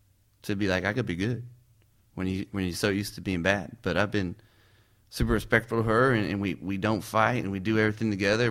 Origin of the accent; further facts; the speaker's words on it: California, United States; We're both from California, and out west, you know, it's a whole different kind of thing out there. But I love the South too. So it's kind of, like I said, I grew up here too. So there's both worlds.